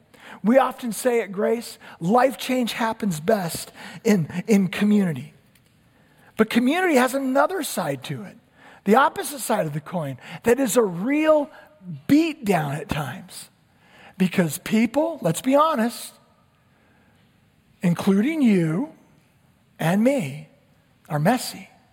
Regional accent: Tempe, Arizona, United States; now in Jacksonville, United States; I moved here from Arizona in 1991, if you can believe it. And my wife Sherry and I, from the Tempe area

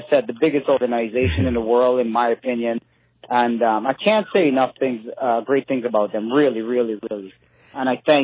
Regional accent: Ottawa, Ontario, Canada; growing up in Canada, in Ottawa, you know, I had sneakers.

